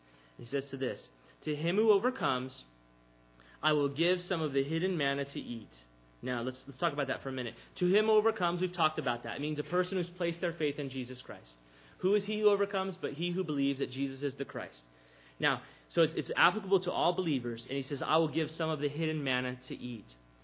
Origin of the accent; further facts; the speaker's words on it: Texas, United States; I'm Texan, like steak, okay?